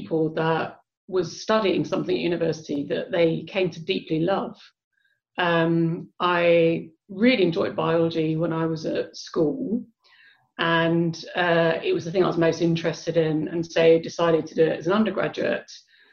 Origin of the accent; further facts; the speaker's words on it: Basildon, East of England, United Kingdom; I grew up in Basildon in Essex, and Brighton is very different to Basildon.